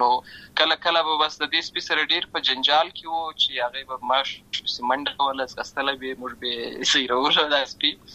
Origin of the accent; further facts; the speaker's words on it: Uruzgan, Afghanistan; also born or lived in Lashkar Gah; زه په اصل کې د اوروزګان ولایت یم، اما زه په هلمند ولایت لشکرګا کې پیدا شوی یم.